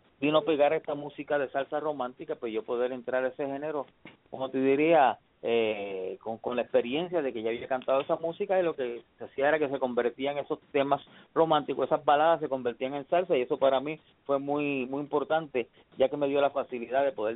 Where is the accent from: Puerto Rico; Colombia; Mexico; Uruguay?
Puerto Rico; Maricao; me dieron la oportunidad de pertenecer a un grupo de tres hermanos allá en mi pueblito Maricao, Puerto Rico.